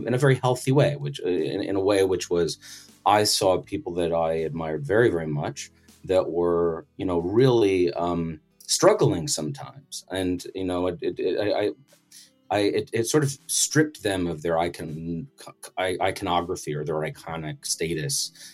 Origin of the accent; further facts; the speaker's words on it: Colorado, United States; also born or lived in Arizona; So I was born in Arizona. I lived there until I was 6 years old. So I have some early memories of my kindergarten class there, the house we lived in before moving to Colorado.